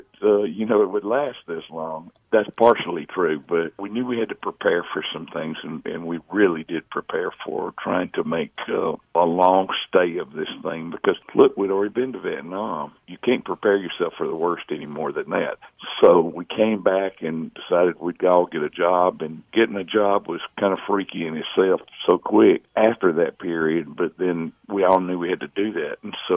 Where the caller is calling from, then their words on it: Pasadena, California, United States; Pasadena.